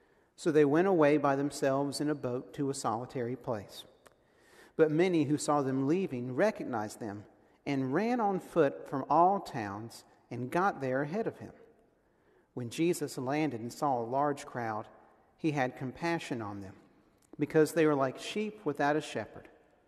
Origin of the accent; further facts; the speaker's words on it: St. Pauls, North Carolina, United States; And it's a wonderful place to call my hometown. It's a small community just south of Fayetteville, right on I-95. It's home to about 2,000 people